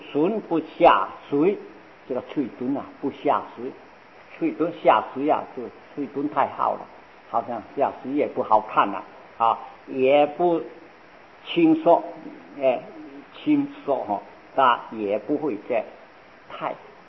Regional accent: China; 这是中国人讲面貌圆满，我们中国人照相都是有他圆满的，泰国人照相他不有那圆满

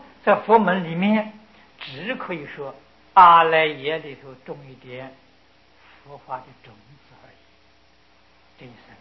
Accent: China; 要是以我们中国人的讲法呢，30年叫一世。

